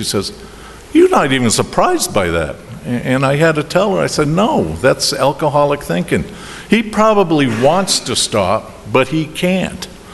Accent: Boston, Massachusetts, United States; accent: Boston; But there's the, okay, here comes my Boston accent.

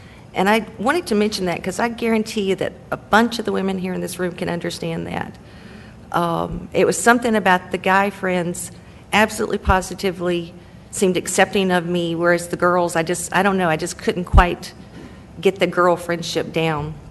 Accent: Cedartown, Georgia, United States; I grew up in Cedartown, Georgia, which is up in northwest Georgia. And I think it's a little bit unusual that I had, like, the most perfect childhood. I grew up on a dairy farm.

